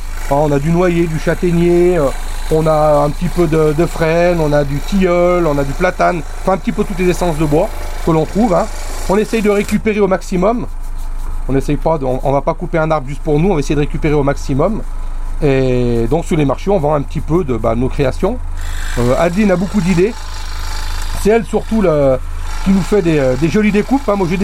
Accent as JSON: {"language": "French", "country": "France", "said": "mais nous on est français, donc on dit MAD."}